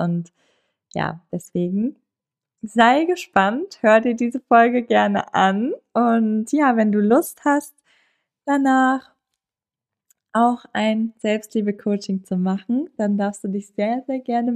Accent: Cologne, North Rhine-Westphalia, Germany; aus Köln, ich bin 30 Jahre alt

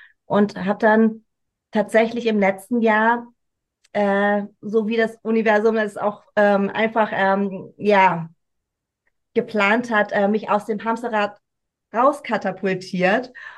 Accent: Hamburg, Germany; Ich bin hier groß geworden zwischen zwei Kulturen, immer wieder hin und her gerissen

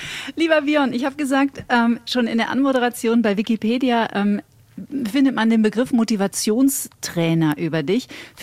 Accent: Hagen, North Rhine-Westphalia, Germany; born there; Ich bin in Hagen-Haspe geboren

